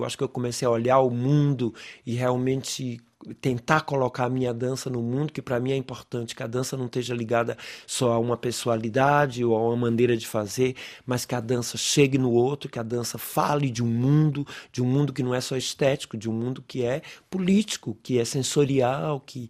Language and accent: Portuguese; Teresina, Piauí, Brazil; fazem 14 anos que eu voltei a trabalhar também no Brasil, em Teresina, no Piauí, de onde eu venho, e escolhi Teresina porque é a minha cidade